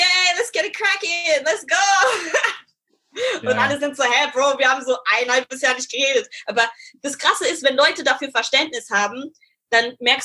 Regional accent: Nairobi, Kenya; wenn ich gesagt habe, ich bin in Nairobi groß geworden

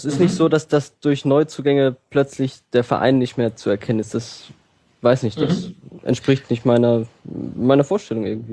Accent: Hoffenheim, Baden-Württemberg, Germany; Das heißt, ich bin in Hoffenheim aufgewachsen.

